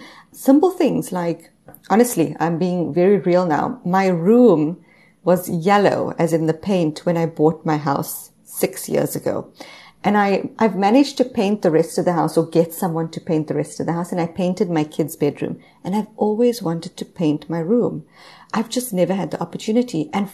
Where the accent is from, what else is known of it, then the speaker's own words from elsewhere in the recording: South Africa; now in Canada; I am originally South African. I'm now based in Canada with my family. I've been out of South Africa for the past 10 years.